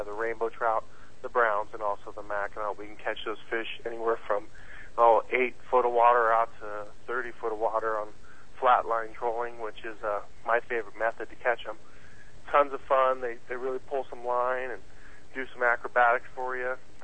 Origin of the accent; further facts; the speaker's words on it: Lake Tahoe, California, United States; Well, I was born and raised in Lake Tahoe and grew up fishing the lake.